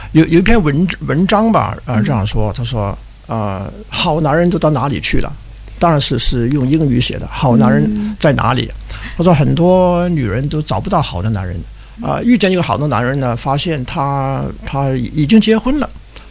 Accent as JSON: {"language": "Chinese", "town": "Yantai", "region": "Shandong", "country": "China", "tie": "born there", "said": "对，我在山东出生的。"}